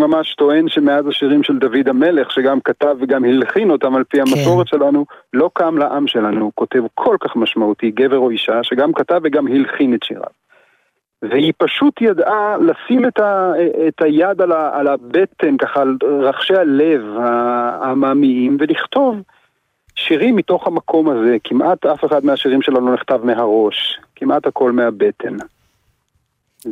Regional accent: Kvutzat Kinneret, Northern District, Israel; נולדתי בקבוצת כנרת, שני הוריי הם כנרתים, אני ככה כנרתי גאה.

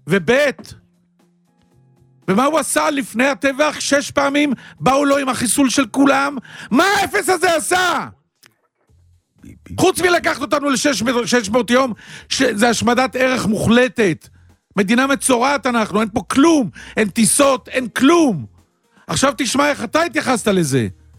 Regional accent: Holon, Tel Aviv District, Israel; אני בא מתוך האירוע הזה, אני מחולון

